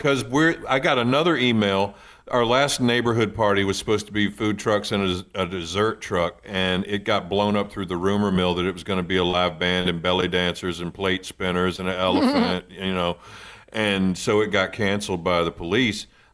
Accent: Onancock, Virginia, United States; when I was over on the Eastern Shore the other day, I was listening to WESR, which I grew up on.

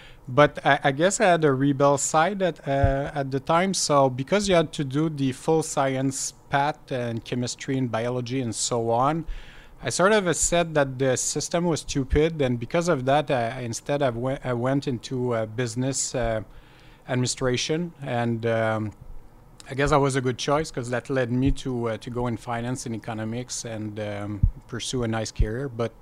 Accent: L'Ancienne-Lorette, Quebec, Canada; also born or lived in Montreal, Canada; Yes, I did grow up in the suburb of Quebec City, a city called L'Ancienne Lorette, for those that are from the area. Basically, grew up there until I left to go to McGill for university.

